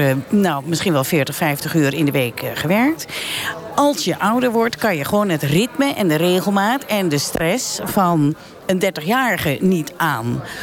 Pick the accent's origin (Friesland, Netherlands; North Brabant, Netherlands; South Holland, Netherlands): South Holland, Netherlands; Rijswijk; ik kom uit Rijswijk. En ik ben bijna een jaar nu werkloos. Ik ben bijna 60.